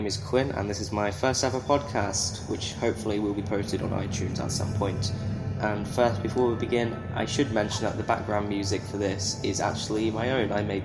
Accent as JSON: {"language": "English", "region": "England", "country": "United Kingdom", "said": "I am from the UK. I am English, British, whatever you want to call it. I'm actually English, but whatever. I ignore the Scottish side of me."}